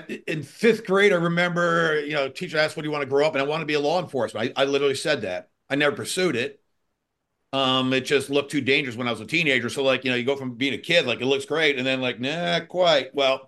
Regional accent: East Coast, United States; Talk about that because I grew up in the East Coast, so I'm not a northwest kind of guy.

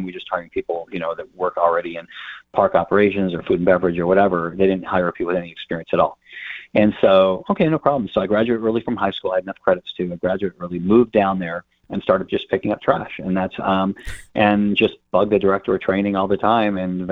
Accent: California, United States; So, anyways, what happened was I grew up in Southern California.

